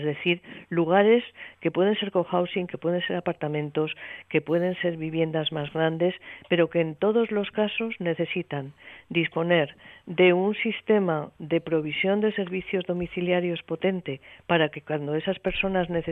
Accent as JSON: {"language": "Spanish", "region": "Asturias", "country": "Spain", "said": "ya sabéis que Asturias es mi tierra."}